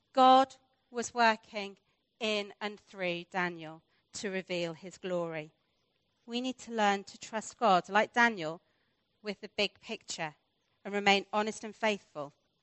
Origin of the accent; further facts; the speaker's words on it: United Kingdom; As a Brit, I must admit, I struggle to get my head around this idea of the importance of land.